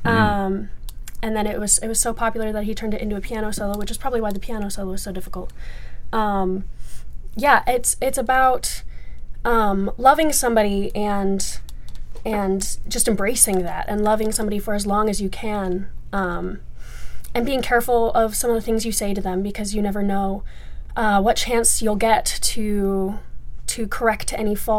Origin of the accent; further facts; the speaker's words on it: Beavercreek, Ohio, United States; Yeah, I'm from Beaver Creek, Ohio.